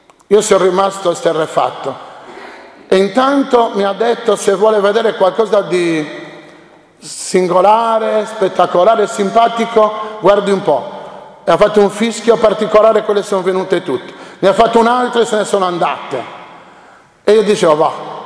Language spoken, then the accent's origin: Italian; Sardinia, Italy; ma noi siamo sardi